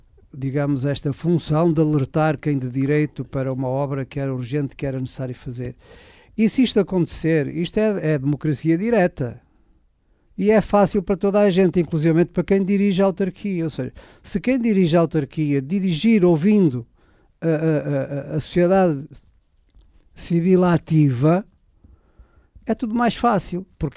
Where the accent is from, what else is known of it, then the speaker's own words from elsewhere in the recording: São Clemente de Basto, Norte, Portugal; porque foi a escola para onde eu vim, de São Clemente de Basto. Eu devia ter andado dos 6 para os 7 anos